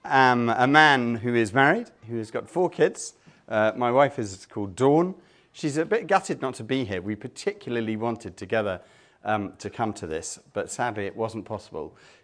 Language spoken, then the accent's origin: English; England, United Kingdom; now in Brussels, Belgium; I'm born English and I'm still English, and yet I'm also Belgian, and very pleased to be so.